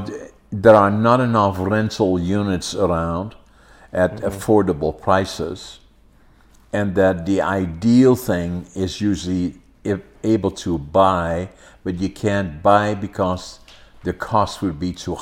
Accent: Netherlands; English is a second language; I grew up in Holland, you know, so it was a different world then.

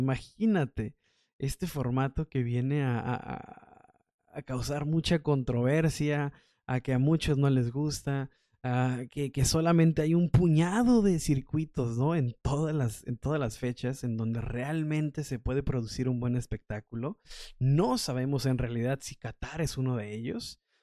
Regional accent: Mexico; Yo la verdad estoy a favor del de casa, soy mexicano, quiero el Gran Premio de México.

